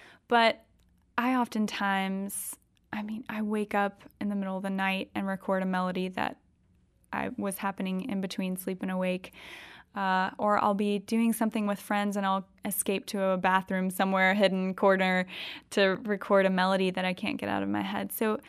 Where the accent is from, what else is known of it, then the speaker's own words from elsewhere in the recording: Deep South, United States; Yes, and I'm from the South, the Deep South, and so Nashville just seemed like the perfect fit. It wasn't too far away from home